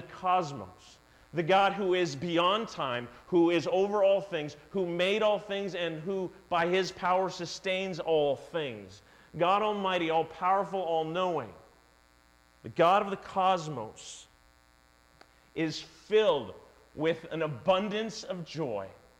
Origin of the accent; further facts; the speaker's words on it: Canada; And I'm like, that's part of being Canadian.